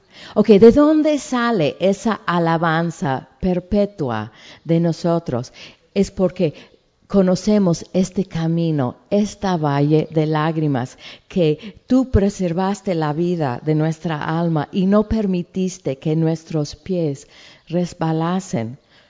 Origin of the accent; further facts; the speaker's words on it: Tehuacán, Puebla, Mexico; yo crecí en México con gente que, pues, o sea, riquite, harta gente.